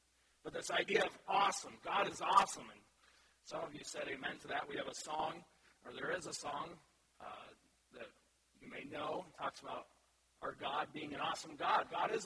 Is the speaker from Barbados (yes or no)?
no; Kansas City, Missouri, United States; born there; I was born in Kansas City.